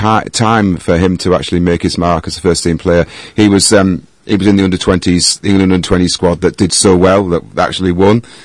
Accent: North East England, United Kingdom; born there; It was Yorkshire when I was born here, and Alex the same.

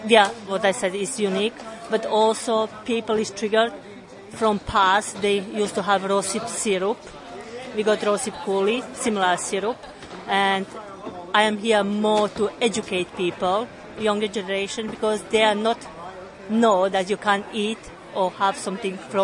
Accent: Croatia; English is a second language; Yeah, I am from Croatia.

